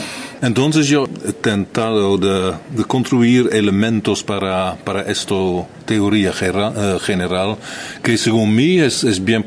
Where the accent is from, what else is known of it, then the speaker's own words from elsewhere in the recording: Netherlands; Spanish is a second language; no solamente en mi tierra, en Holanda, sino también en grandes partes de Brasil